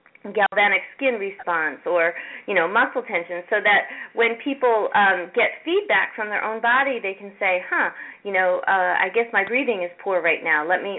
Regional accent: New York, United States; born there; Sure. Well, I was born here in the Capital District

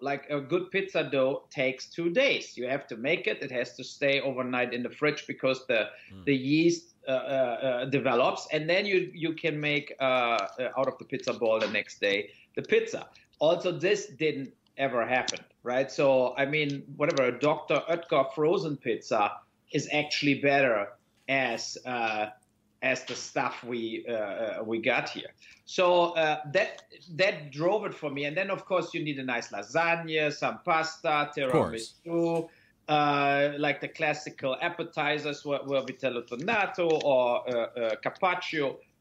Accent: Cologne, North Rhine-Westphalia, Germany; English is a second language; It's actually from my hometown, Cologne.

